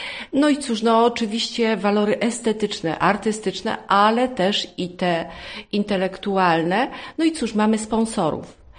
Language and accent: Polish; Wieluń, Łódź Voivodeship, Poland; Jak ja powiedziałam, że jestem z Wielunia